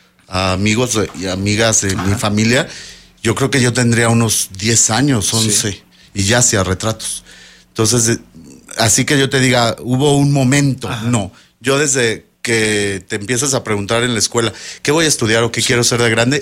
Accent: Mazatlán, Sinaloa, Mexico; born or raised there; also born or lived in Querétaro

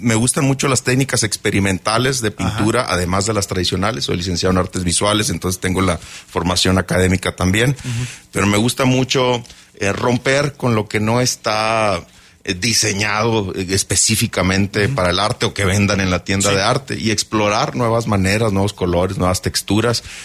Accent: Hermosillo, Sonora, Mexico; also born or lived in Agua Prieta; now in Querétaro, Mexico; Soy originario de Sonora, nací en Agua Prieta, Sonora, y viví 18 años en Hermosillo.

